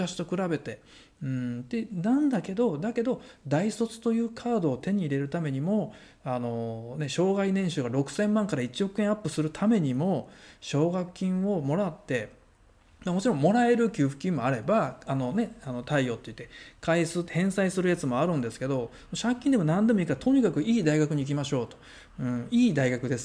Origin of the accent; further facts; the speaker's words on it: Shiga, Japan; あの例えばうちみたいな滋賀県とかだと田舎になっちゃいますから、その田舎から東京に憧れるっていうのも分かるんですけど